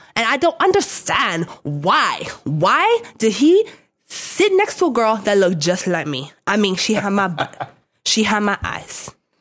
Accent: Pennsylvania, United States; But growing up around Amish people, majority people were white. And then even a very mixed Latino and immigrant culture was very big. But I didn't necessarily grew up with people who were exactly Dominican, just like me.

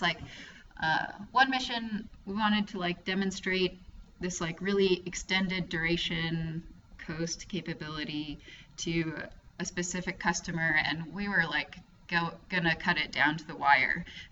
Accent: Atlanta, Georgia, United States; I'm from Atlanta, so Waffle House is a special place in my heart.

